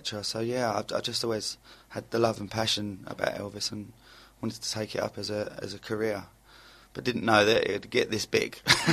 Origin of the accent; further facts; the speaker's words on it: Dagenham, London, United Kingdom; now in Hornchurch, United Kingdom; I'm originally from Dagenham in Essex.